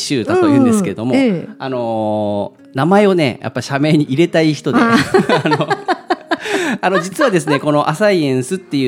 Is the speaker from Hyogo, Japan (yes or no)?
no; Nagasaki, Japan; 出身はですね、長崎なんです。